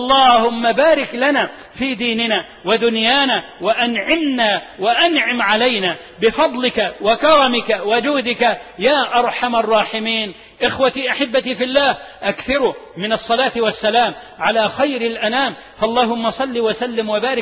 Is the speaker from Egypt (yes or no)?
yes; Egypt; اللهم اجعل بلدنا مصر أمنا وأمانا،